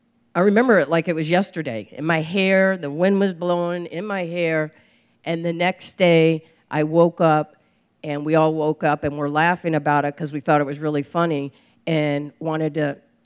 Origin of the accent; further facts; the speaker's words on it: Peoria, Illinois, United States; And I grew up in Peoria, Illinois.